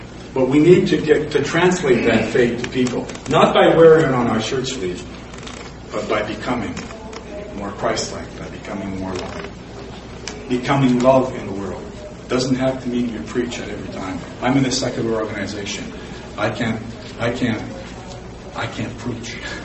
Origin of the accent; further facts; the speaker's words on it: Canada; I'm French Canadian. I love to read French authors.